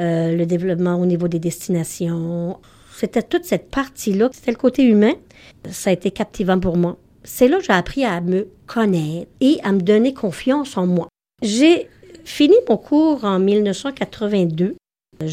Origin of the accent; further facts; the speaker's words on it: Gros Cap, Quebec, Canada; Je suis native de Gros Cap. … Nous étions 9 enfants.